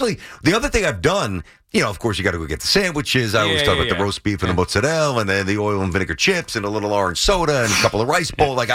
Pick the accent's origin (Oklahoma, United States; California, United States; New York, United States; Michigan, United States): New York, United States; Brooklyn; I remember running home from church, Mass in where I grew up in Brooklyn. My parents are still there.